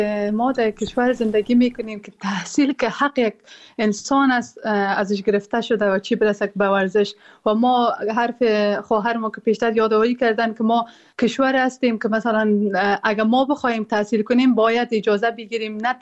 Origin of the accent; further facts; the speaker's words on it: Afghanistan; moved away; ما که در بیرون از افغانستان هستیم